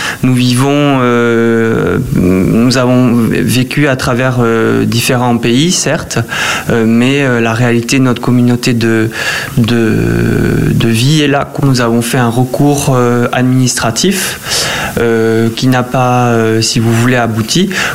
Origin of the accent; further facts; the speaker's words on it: France; nous, en tant que Français, ma famille